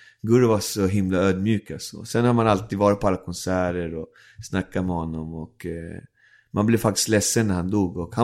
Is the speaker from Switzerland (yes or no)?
no; Venezuela; Jag är karibenier, jag bor där, jag har mitt hus där och jag kommer från Karibien.